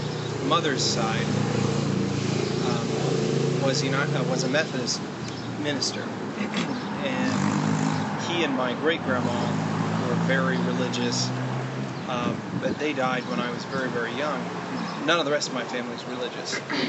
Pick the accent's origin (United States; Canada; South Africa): United States; Oklahoma City, Oklahoma; born there; I was born in Oklahoma City on March 1st, 1988